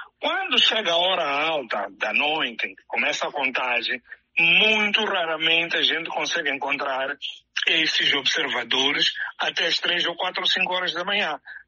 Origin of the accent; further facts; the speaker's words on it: Mozambique; Eu penso que é menos penoso para nós, como moçambicanos, gerirmos expectativas